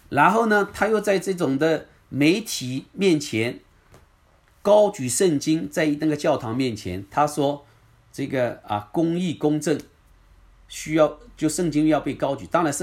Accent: China; now in United States; 我们身为中国人华人，即便是拿到了美国这个绿卡的身份也好，还是这个公民的身份也好，其实是在两难的。

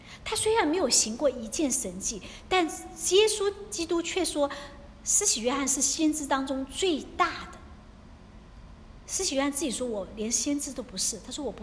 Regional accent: China; 那我们中国人呢庆祝的就是什么冬至

